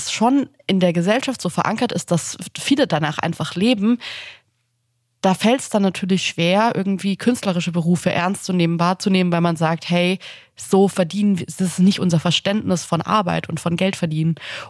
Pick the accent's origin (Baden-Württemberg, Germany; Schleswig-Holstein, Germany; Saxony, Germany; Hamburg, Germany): Baden-Württemberg, Germany; born there; Und zwar bin ich im Schwabenland geboren.